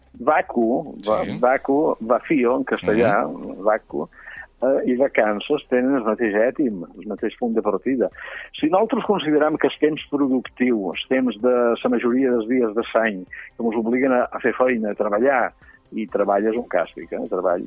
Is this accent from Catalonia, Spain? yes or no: no; Balearic Islands, Spain; Jo te recomano com a menorquí